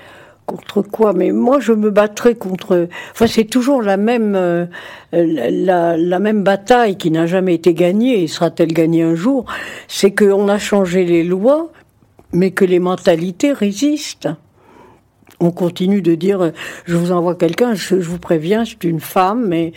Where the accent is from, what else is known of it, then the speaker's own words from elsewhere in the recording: Tunisia; je l'ai vécu dans mon pays d'origine, en Tunisie.